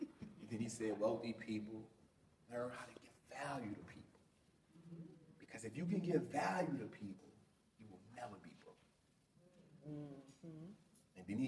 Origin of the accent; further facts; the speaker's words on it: New Orleans, Louisiana, United States; So for me, I come from a place, born and raised in New Orleans.